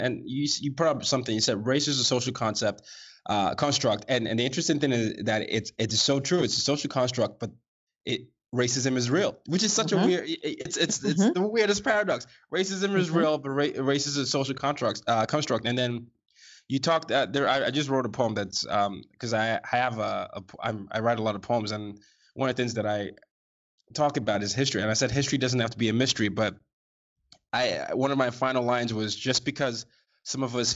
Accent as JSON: {"language": "English", "country": "Nigeria", "said": "because I've been lucky enough to know where I'm from, being Nigerian and tracing my history there."}